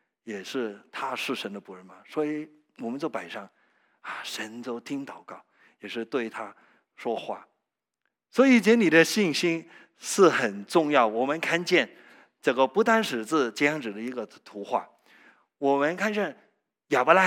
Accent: Canada; 我是很小就在加拿大长大了。

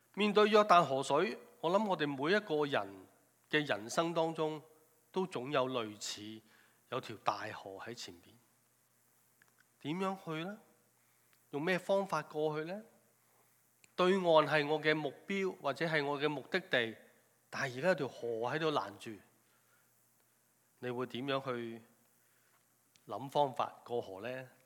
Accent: China; 我们中国人经常都勉励自己，年年过，年年难过，年年都过

